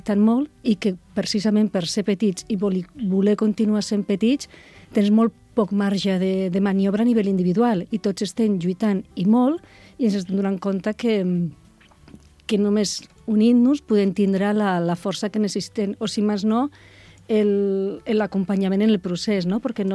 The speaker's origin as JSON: {"language": "Catalan", "region": "Navarre", "country": "Spain", "tie": "born there", "moved": "as an adult", "said": "jo sóc originària de Navarra, vaig néixer a Navarra, però vaig vindre al Penedès a estudiar. I ja em vaig quedar atrapada aquí."}